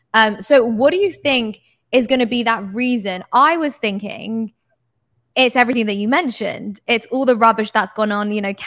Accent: United Kingdom; It's actually insane because obviously I'm British and, you know, in the UK, doing payments from one person to another is super easy.

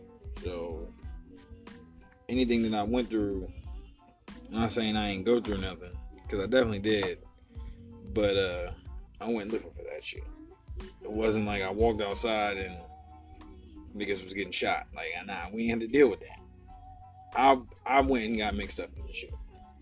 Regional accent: Norfolk, Virginia, United States; born there; also born or lived in Pensacola; I was born in Norfolk. My dad's retired Navy.

